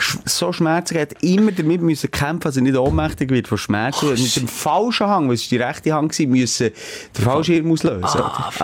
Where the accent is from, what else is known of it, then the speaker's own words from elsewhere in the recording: Switzerland; Sind wir Schweizer